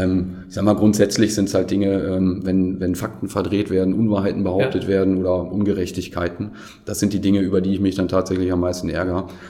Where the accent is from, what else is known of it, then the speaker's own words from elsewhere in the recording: Gronau, North Rhine-Westphalia, Germany; Auch die Entwicklung in meiner Heimatstadt Kronau ist mir dann auch wichtig.